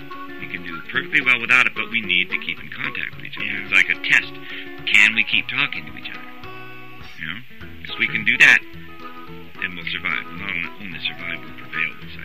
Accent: San Jose, California, United States; I'm from here, basically. I'm from San Jose.

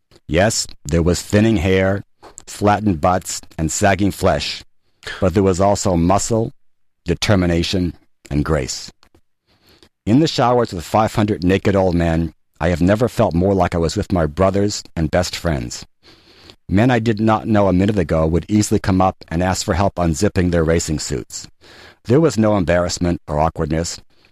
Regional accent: Palo Alto, California, United States; recently congregated for the 2009 National Senior Games in my hometown of Palo Alto.

